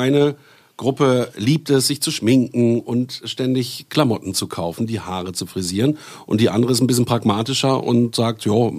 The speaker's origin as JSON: {"language": "German", "town": "Bielefeld", "region": "North Rhine-Westphalia", "country": "Germany", "tie": "born or raised there", "said": "bei uns in Bielefeld"}